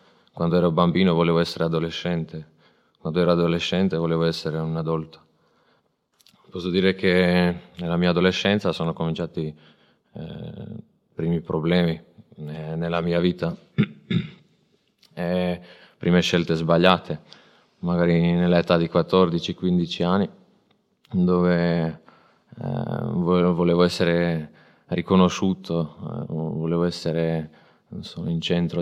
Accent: Croatia; Italian is a second language; ho 22 anni, vengo dalla Croazia. Cosa posso dire? Vengo dalla una famiglia cristiana

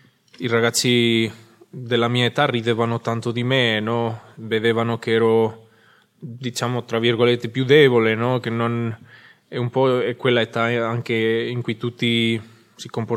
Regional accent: Spain; Italian is a second language; Sono spagnolo, ho 23 anni

